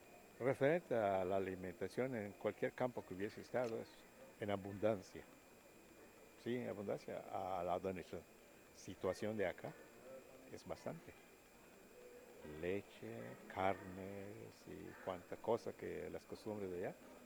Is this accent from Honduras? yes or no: no; Mexico; así como somos los mexicanos